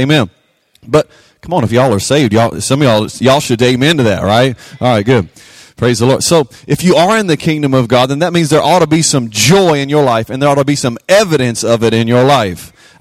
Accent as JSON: {"language": "English", "region": "Louisiana", "country": "United States", "said": "I am from Louisiana, so we got any Who Dat fans out there?"}